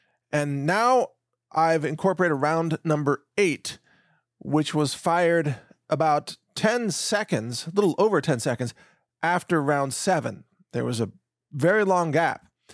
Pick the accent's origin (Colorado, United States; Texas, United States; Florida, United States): Texas, United States; I do want to mention, because I'm a Texan